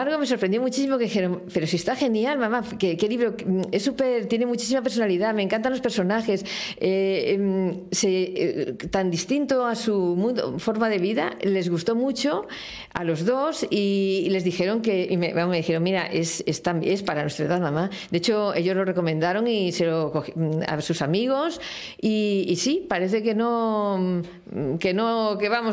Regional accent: Madrid, Community of Madrid, Spain; yo soy del barrio de Tetuán

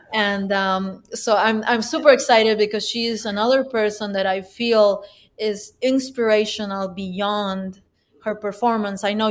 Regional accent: Peru; We went to a city in the Amazon. We went to my hometown, which now has a grand piano and now has a music school.

